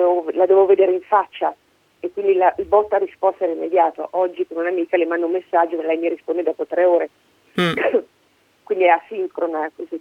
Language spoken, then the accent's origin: Italian; Milan, Lombardy, Italy; Parto dalla preoccupante, sì, da milanese imbruttita.